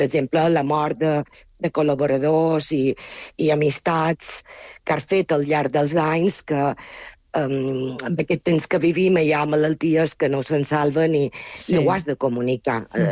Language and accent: Catalan; Palma, Balearic Islands, Spain; Que sí, som de Palma